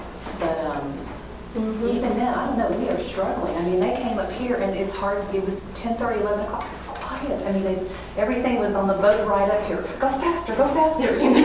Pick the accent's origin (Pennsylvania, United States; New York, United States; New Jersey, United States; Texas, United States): Texas, United States; San Marcos; I'm from San Marcos, Texas. We came up here a long way